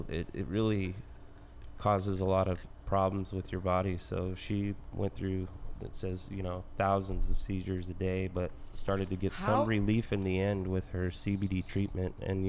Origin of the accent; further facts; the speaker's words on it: United States; I was always taught when I grew up in America, if it ain't broke, don't fix it, you know.